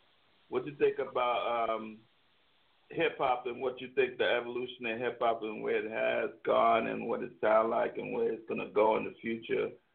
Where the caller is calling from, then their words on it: San Francisco, California, United States; Yeah, I'm on message from San Francisco.